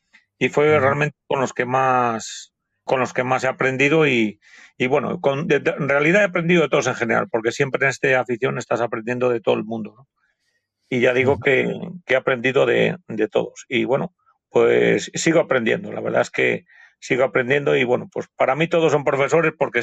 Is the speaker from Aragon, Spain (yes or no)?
no; Astorga, Castile and León, Spain; born there; now in Valladolid, Spain; vivo aquí en Valladolid, y aunque soy nacido en Astorga, León, y bueno, tengo allí otro segundo QTH donde voy los fines de semana y cuando puedo. Pero vamos, que resido y vivo aquí habitualmente en Valladolid.